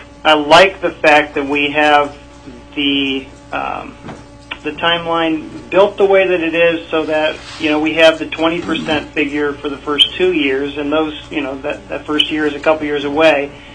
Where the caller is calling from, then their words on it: Anchorage, Alaska, United States; I'm in Anchorage.